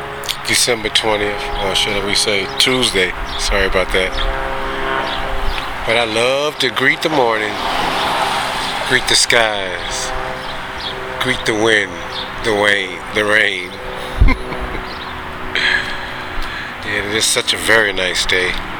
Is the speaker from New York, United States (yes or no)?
yes; Brooklyn, New York, United States; now in Houston, United States; I come here from Brooklyn. Brooklyn is a very different place from Houston.